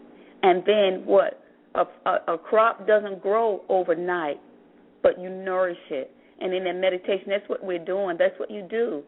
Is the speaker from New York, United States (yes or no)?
yes; New York, United States; now in Florida, United States; And growing up in New York, and then when I came to Florida and was in the insurance industry as a claims adjuster